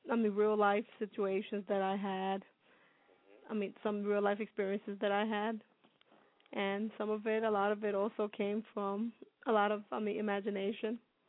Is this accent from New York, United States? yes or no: yes; New York City, New York, United States; Well, yeah, I grew up in East New York, so a lot of, I mean, some of the book began in the area that was like East New York, like the neighborhood I grew up in.